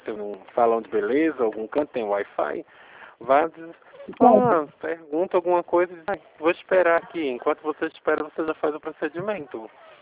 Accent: Pernambuco, Brazil; now in São Paulo, Brazil; Sou de Pernambuco, mas eu estou em São Paulo.

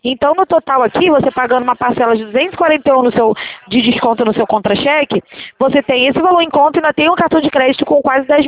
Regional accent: Rio de Janeiro, Brazil; Sou do centro do Rio, meu bem. Aqui na Rua do Carmo

